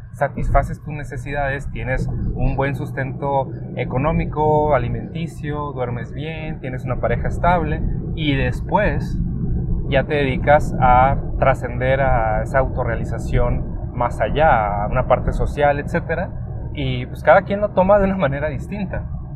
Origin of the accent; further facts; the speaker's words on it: Mexico; pues somos México, somos la región mexicana de artistas, de creativos, de ingenieros, de cualquier cosa.